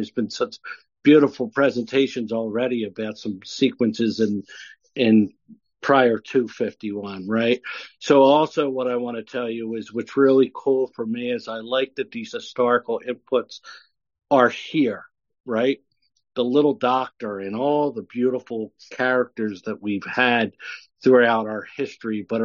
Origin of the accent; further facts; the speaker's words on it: Pennsylvania, United States; I hail from Area 59, which is up here in eastern Pennsylvania